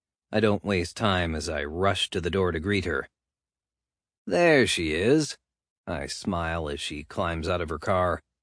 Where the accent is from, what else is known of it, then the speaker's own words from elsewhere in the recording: Ohio, United States; also born or lived in Texas; now in Nashville, United States; I was born and raised in Ohio, but my sister married a musician